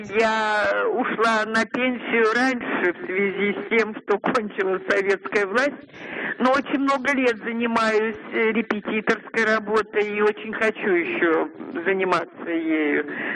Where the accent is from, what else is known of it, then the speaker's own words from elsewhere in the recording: Moscow, Russia; я из Москвы.